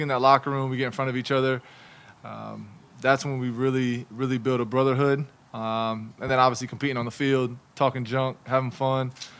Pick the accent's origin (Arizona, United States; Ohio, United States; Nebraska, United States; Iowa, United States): Ohio, United States; obviously he's a PA guy I'm not too happy with because I'm from Ohio.